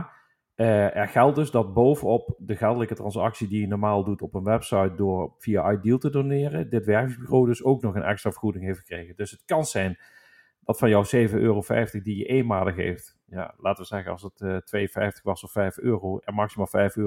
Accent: Netherlands; Wij als Nederlanders staan bekend als vrijgevig, maar in de praktijk blijkt, alleen als wij gevraagd worden, zijn we ook bereid om de portemonnee te trekken en geld te geven.

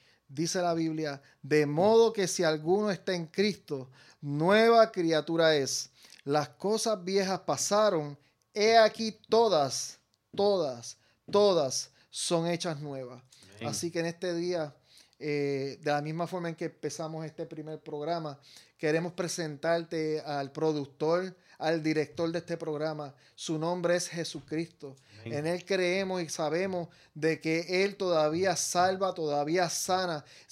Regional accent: Puerto Rico; nosotros somos pues naturales de Puerto Rico. Puerto Rico.

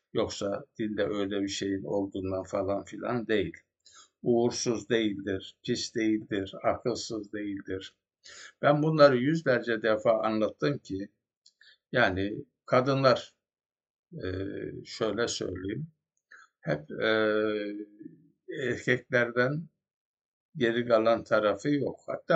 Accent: Beyşehir, Konya, Turkey; bizim yörede, yani Konya Beyşehir yöresinde orada Anamas Dağı diye bir dağ var.

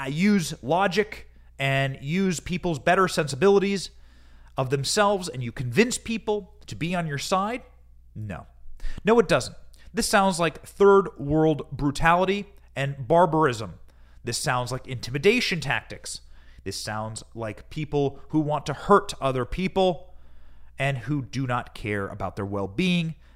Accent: Iowa, United States; I grew up in Iowa, ladies and gentlemen. I grew up next to these people.

